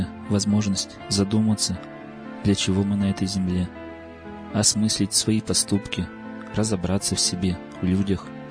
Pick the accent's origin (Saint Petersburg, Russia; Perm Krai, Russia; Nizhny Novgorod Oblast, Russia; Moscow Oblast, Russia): Nizhny Novgorod Oblast, Russia; Nizhny Novgorod; Храм Александра Невского в Нижнем Новгороде. Это мой родной город, там я родился.